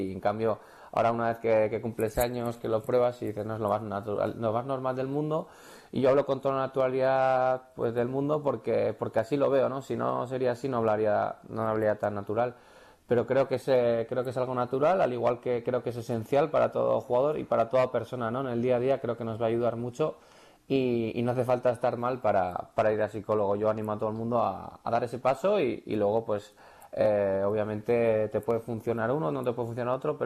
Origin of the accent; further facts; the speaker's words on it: Irurzun, Navarre, Spain; now in Madrid, Spain; Me he criado en Irurzun, soy de Irurzun